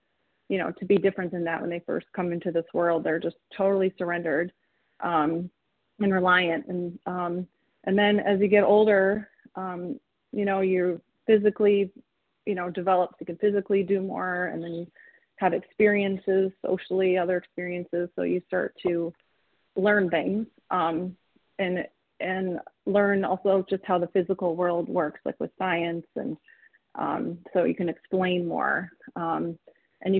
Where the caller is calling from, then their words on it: Michigan, United States; I'm from Michigan.